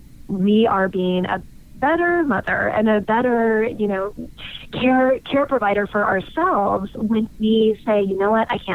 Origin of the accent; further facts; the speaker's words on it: Texas, United States; now in Los Angeles, United States; I live in LA, California, and there's definitely, you know, this huge home birth movement, and I come from Texas originally